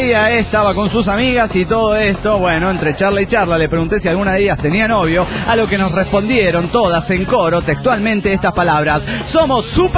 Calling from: Potosí, Bolivia; de Potosí, Bolivia.

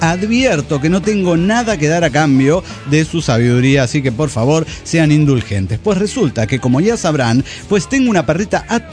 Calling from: Morón, Buenos Aires Province, Argentina; de Morón, Argentina.

